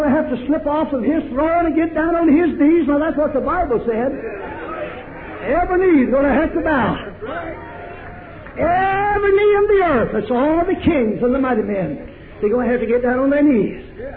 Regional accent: the South, United States; You see, I'm from the South. And I've always said you all. You see, I was baptized 47 years ago. I was born and reared in an Indian country.

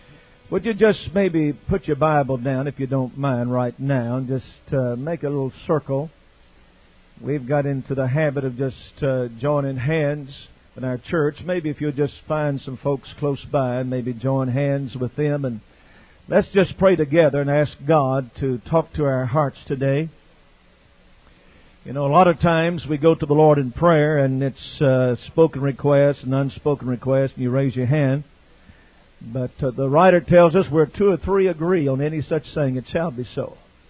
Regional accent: Escondido, California, United States; from Escondido, California.

